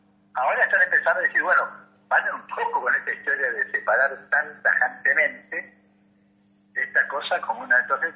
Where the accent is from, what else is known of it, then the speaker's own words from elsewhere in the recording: Argentina; nosotros somos argentinos, somos latinos, somos sociales, somos muy sociales